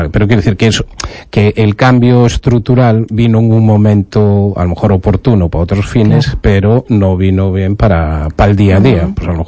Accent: Betanzos, Galicia, Spain; born there; Para una ciudad como Betanzos, donde yo nací, porque tenemos título de ciudad. Iba a decir pueblo, pero no quiero que se cabre. No quiero que la gente se cabre con mi ciudad natal.

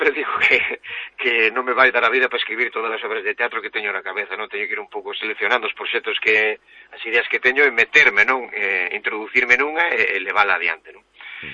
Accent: Domaio, Galicia, Spain; en Domaio, na miña parroquia, montaron un campo de golf

